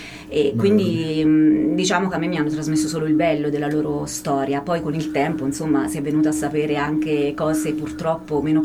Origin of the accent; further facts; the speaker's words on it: Gualdo Tadino, Umbria, Italy; andavo in giro per Gualdo Tadino, io sono di Gualdo Tadino, mano nella mano di mio nonno come se fosse un trofeo. Perché appunto in quell'epoca c'era solo lui nero